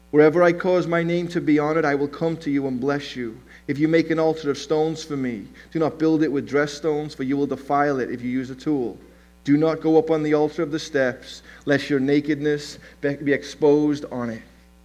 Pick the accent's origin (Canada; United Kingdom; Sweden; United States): United Kingdom; Liverpool, North West England; I was raised in Liverpool, England, not as a believer